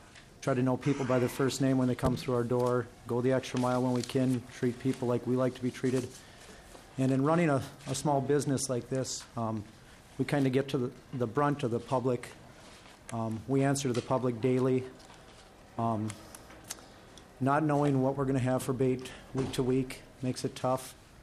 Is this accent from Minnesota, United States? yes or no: yes; Minnesota, United States; Like Senator said, I am from Malacca, Minnesota.